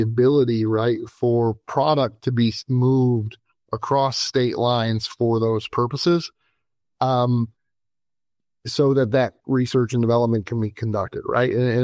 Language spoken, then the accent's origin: English; Pennsylvania, United States; I'm a native Pennsylvanian. I'm from Western PA.